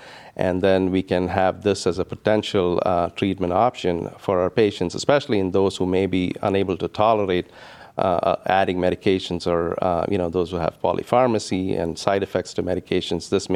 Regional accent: South India, India; English is a second language; I have to say I'm from India and I haven't traveled extensively in India.

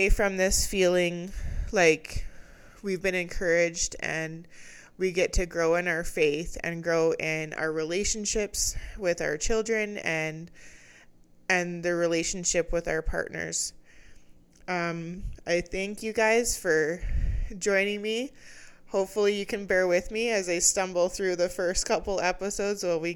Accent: Alberta, Canada; also born or lived in Jamaica; I grew up in Alberta and moved around a lot as a kid. And then 20 years ago, I moved to Jamaica for a handful of years

